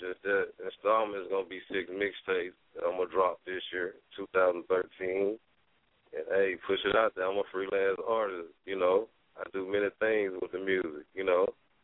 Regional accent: Columbus, Mississippi, United States; From Columbus, guy. Columbus.

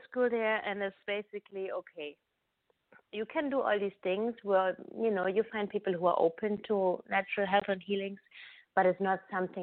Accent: Germany; also born or lived in Africa / Asia; Mostly in Germany, but also in Africa and Asia. So my family was also, we were traveling and living in different countries.

